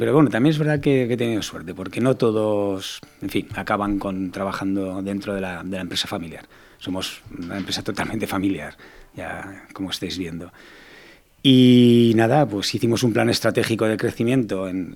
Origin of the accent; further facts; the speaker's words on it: Valencia, Valencian Community, Spain; yo no soy valenciano de nacimiento, pero me siento valenciano. Llevo viviendo en Valencia desde los 7 años y, bueno, soy valenciano de... Aunque no lo sea de nacimiento, lo soy de pura cepa y de corazón.